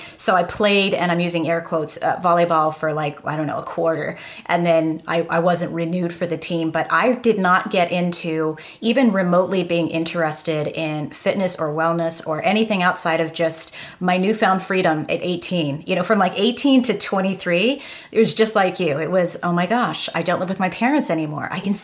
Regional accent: Chicago, Illinois, United States; accent: Chicago; now in Austin, United States; I just have that kind of like Chicago accent. I'm down in Austin, Texas right now, but people still say, I can tell you're from Chicago

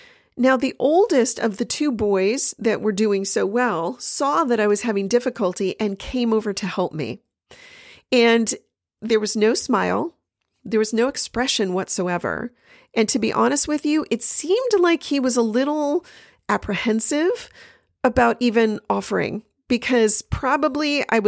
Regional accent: Los Angeles, California, United States; And recognize I'm from Los Angeles

